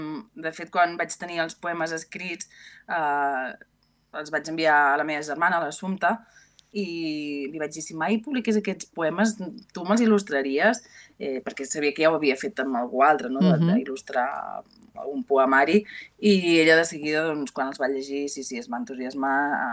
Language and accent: Catalan; Sabadell, Catalonia, Spain; Per tant, és una terra molt estimada, tot i que jo originàriament soc de Sabadell.